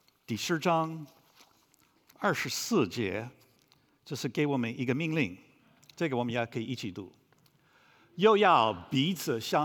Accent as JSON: {"language": "Chinese", "country": "United States", "tie": "born or raised there", "said": "我在美国长大，所以我觉得我个人的权利是重要。"}